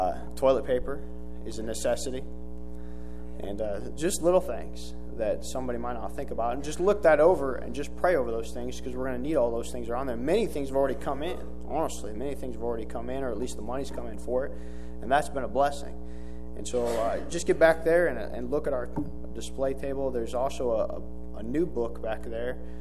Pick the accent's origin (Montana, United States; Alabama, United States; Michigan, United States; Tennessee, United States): Montana, United States; God had put in my heart a long time ago to go start church in my home state. And I'm from there, and so there's no culture shock.